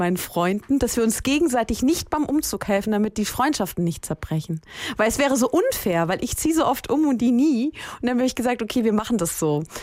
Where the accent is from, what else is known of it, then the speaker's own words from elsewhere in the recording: Wiesbaden, Hesse, Germany; now in Berlin, Germany; Ja, aus dem Hessenlande, und bin ich auch ganz stolz drauf, und ich kehre auch immer gerne wieder zurück.